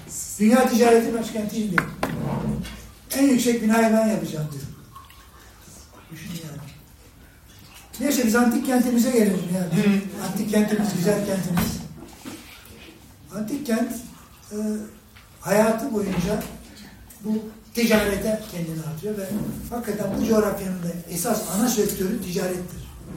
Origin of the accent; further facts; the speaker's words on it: Beşiktaş, Istanbul, Turkey; Esasında ben Beşiktaş'ta oldum. Hakaretlerde doğdum. Hakaretlerde biliyorsunuz Serkis Balyon'un bir toplu konuk projesidir.